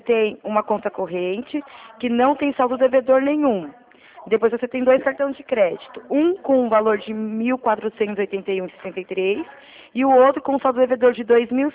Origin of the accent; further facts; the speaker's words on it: Capivari, São Paulo, Brazil; Eu sou daqui de Capivari.